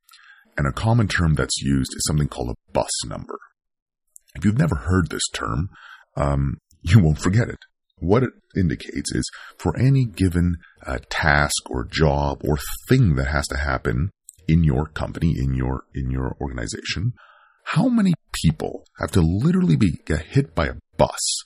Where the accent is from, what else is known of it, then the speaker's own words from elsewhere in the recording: Canada; I'm from Canada